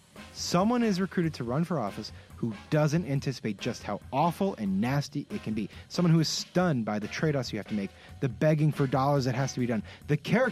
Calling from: Washington, District of Columbia, United States; We're in D.C.

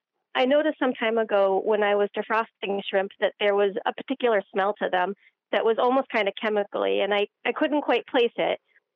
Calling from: Maynard, Massachusetts, United States; I'm calling from Maynard, Massachusetts.

